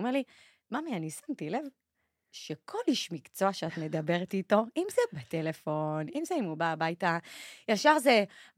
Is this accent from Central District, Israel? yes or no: yes; Rishon LeZion, Central District, Israel; אני מראשון, אני מרשלת.